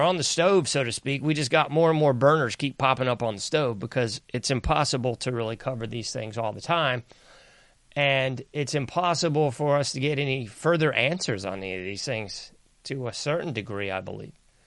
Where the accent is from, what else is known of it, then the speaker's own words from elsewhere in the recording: the South, United States; Maybe it's because I'm from the South